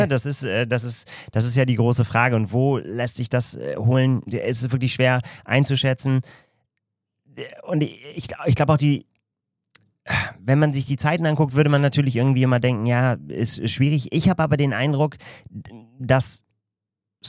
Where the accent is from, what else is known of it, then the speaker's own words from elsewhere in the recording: Northern Germany, Germany; als Norddeutsche